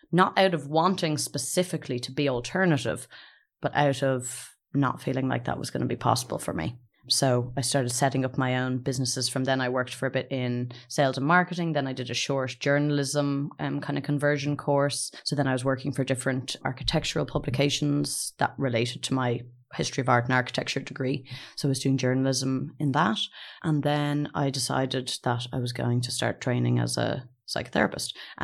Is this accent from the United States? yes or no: no; Dublin, Leinster, Ireland; Okay, so I grew up in Dublin.